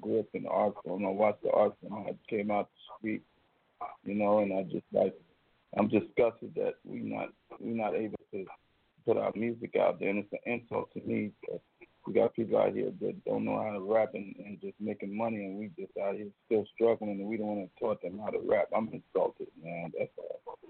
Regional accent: Brooklyn, New York, United States; I'm from New York City. I'm from Brooklyn, New York, and I grew up there, man.

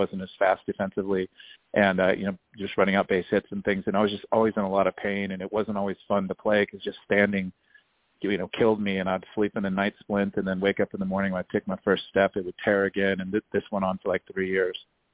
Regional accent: Las Vegas, Nevada, United States; I grew up in Vegas

